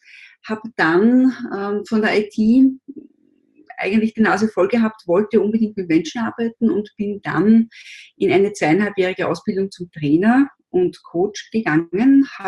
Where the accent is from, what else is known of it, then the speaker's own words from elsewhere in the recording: Vienna, Austria; born there; Ich bin 52, bin gebürtige Wienerin